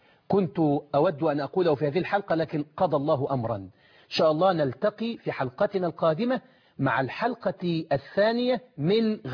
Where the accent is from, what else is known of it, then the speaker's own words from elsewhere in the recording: Egypt; إنما الحسين اللي موجود عندنا في مصر